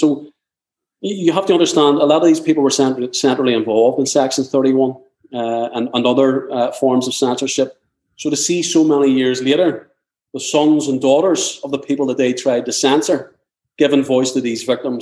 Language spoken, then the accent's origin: English; Belfast, Northern Ireland, United Kingdom; You know, listen, I'm from West Belfast.